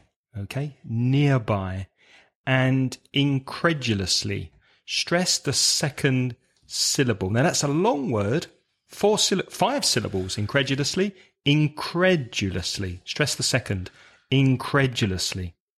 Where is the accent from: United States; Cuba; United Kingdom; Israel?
United Kingdom; London; As a Londoner, I swallow my R's.